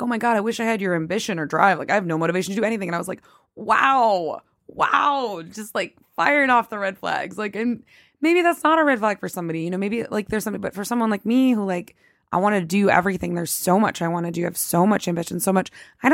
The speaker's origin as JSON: {"language": "English", "region": "the South", "country": "United States", "said": "I'm from the South"}